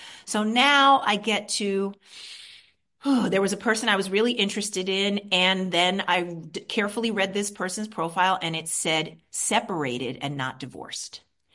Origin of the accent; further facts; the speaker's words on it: Queens, New York, United States; I'm from Queens. There were no ponies when I was growing up.